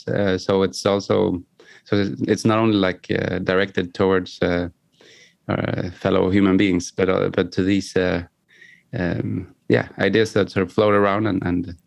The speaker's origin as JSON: {"language": "English", "region": "Mendoza", "country": "Argentina", "accent": "Mendocinian", "first_language": "Spanish", "second_language": "English", "said": "Spanish being my native tongue, I have like a Mendocinian accent, Spanish from 70s, because my parents, that was what they talked to me."}